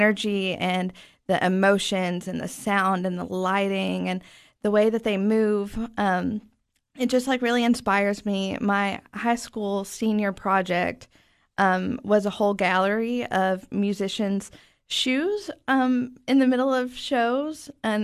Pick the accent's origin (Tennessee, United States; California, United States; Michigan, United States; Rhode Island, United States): Tennessee, United States; I grew up in East Tennessee. I moved here to go to Tech in 2013.